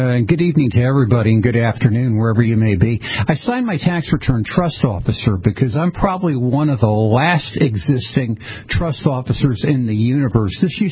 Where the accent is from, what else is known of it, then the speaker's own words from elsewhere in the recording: Stamford, Connecticut, United States; what the you know, the old Italian guys and the Irish guys would call my hometown of Stamford, Connecticut